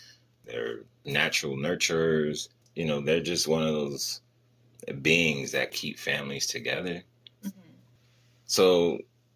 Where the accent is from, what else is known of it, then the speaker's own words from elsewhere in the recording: New Jersey, United States; moved away; I mean, you know me, like I'm originally from Jersey. I moved 3,000 miles away from my family and close friends